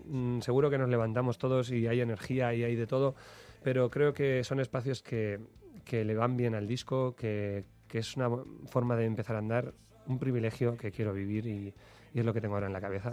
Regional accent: northern Spain, Spain; me encanta desde el gaditano hasta el vasco, que yo soy un norteño

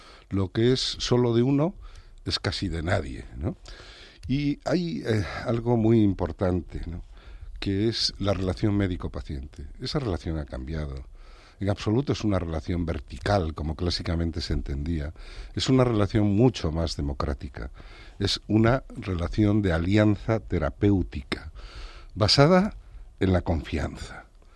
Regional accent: Trives, Galicia, Spain; dos paisanos de mi pueblo, Jorge y Enrique, me envían cada mañana, eso de las 8, 10, 15 fotografías, composiciones, las terras de Trives, que hacen que yo esté permanentemente en mi pueblo.

